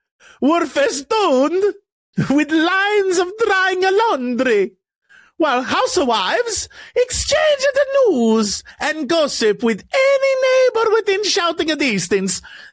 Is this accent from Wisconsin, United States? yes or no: no; San Pedro, California, United States; I'm from San Pedro, which is a neighborhood of Los Angeles. We want to be our own city.